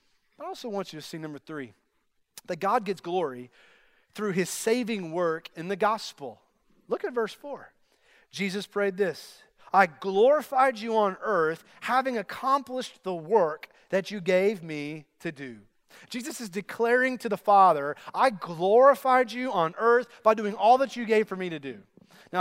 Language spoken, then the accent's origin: English; Kentucky, United States; moved away as an adult; Christy and I moved down here from Kentucky 5 years ago. And we were born and raised in Kentucky.